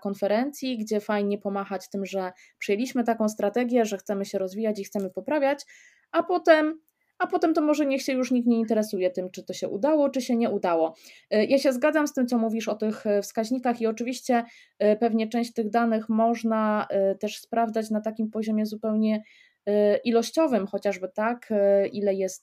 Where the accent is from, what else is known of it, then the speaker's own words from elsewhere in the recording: Łódź Voivodeship, Poland; też pochodzę z województwa łódzkiego